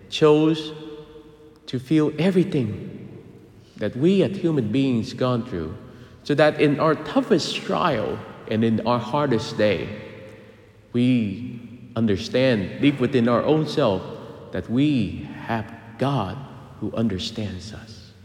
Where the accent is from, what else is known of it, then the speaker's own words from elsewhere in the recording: Vietnam; Growing up in Vietnam, when you go into a Catholic home, you will see a statue of the Sacred Heart and a statue of the Immaculate Heart of Mary or Our Lady of Fatima, right? So I grew up with those